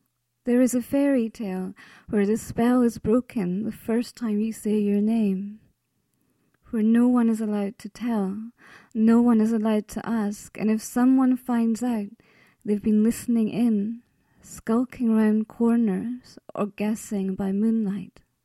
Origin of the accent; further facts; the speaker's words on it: Arbroath, Scotland, United Kingdom; now in Edinburgh, United Kingdom; I come from Arbroath originally, a seaside town in Angus, but I haven't lived there for 20 years, so it's quite a while ago.